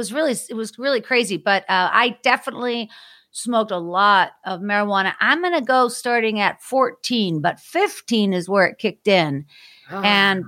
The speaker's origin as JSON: {"language": "English", "town": "Pittsburgh", "region": "Pennsylvania", "country": "United States", "tie": "born or raised there", "said": "Because, like, I'm growing up in Pittsburgh and I thought everybody out here was on Knott's Landing."}